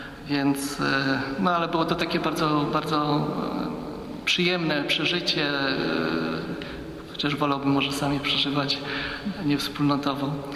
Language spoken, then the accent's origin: Polish; Gołdap, Warmian-Masurian Voivodeship, Poland; Ja pochodzę z Gołdapi